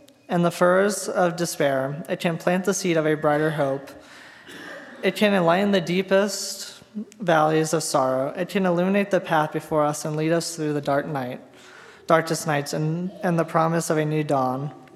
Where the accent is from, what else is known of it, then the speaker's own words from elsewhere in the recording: Frederick, Maryland, United States; I have been serving for about 2 months now, and I am from Frederick, Maryland.